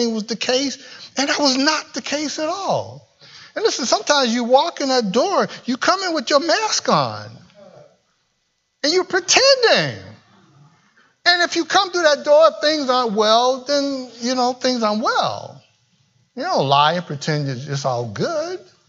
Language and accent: English; Michigan, United States; The truth of the matter is I'm not from the area. He said, you're not, huh? I said, no. Where are you from? I said, I'm from Michigan.